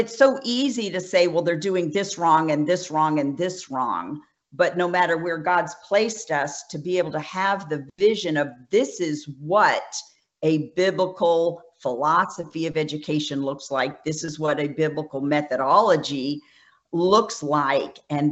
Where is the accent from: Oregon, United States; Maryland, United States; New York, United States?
New York, United States; when I grew up in New York, how you, you know, you'd see people walk on the ice